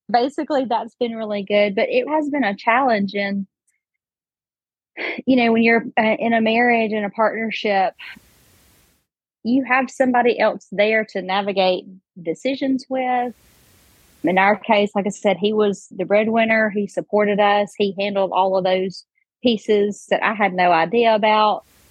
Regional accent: Georgia, United States; moved away as an adult; now in Nashville, United States; I grew up in Georgia, and 3 years ago, moved to Nashville

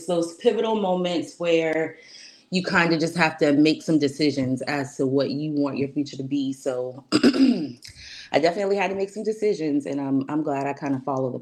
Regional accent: Somerville, South Carolina, United States; Well, so I'm from a small town, Somerville, South Carolina. Whoop, whoop. Of course, your same hometown. I went to school in this area, my K through 12 experience.

